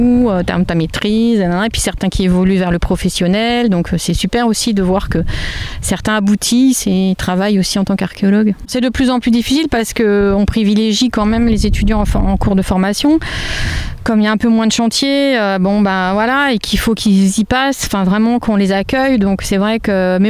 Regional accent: Saint-Denis, Île-de-France, France; Donc, je suis dionysienne. Donc, je suis née à Saint-Denis, dans la banlieue parisienne

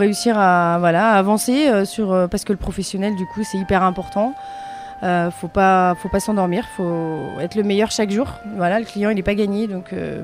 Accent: Cran-Gevrier, Auvergne-Rhône-Alpes, France; il faut savoir que nous, on est natifs de Cran.

